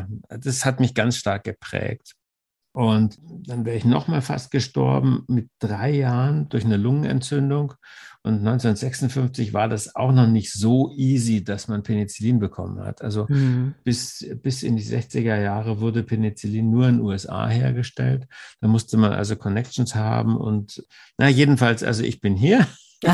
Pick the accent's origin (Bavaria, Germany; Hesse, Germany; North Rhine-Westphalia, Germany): Bavaria, Germany; Munich; born there; Also ich bin geboren in München